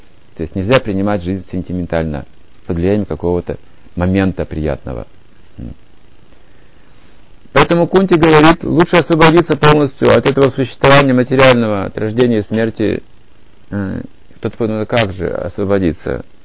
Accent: Siberia, Russia; А я сибиряк, понимаете

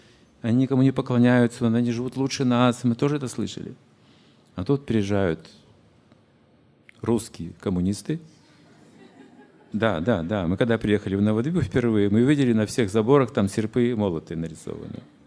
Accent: Russia; А мы из России, мы тоже коммунисты

